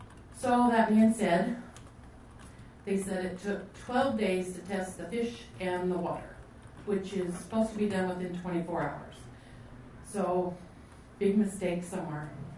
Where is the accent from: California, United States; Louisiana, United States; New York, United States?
California, United States; Iron Gate; from Iron Gate.